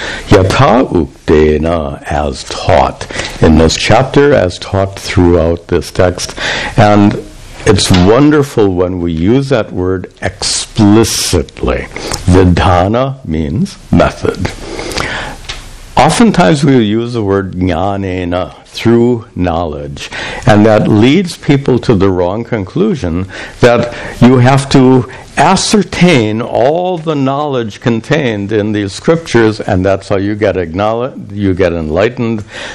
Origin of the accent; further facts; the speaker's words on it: United States; And I, as an American, I find it interesting that the word cheese in Hindi means thing.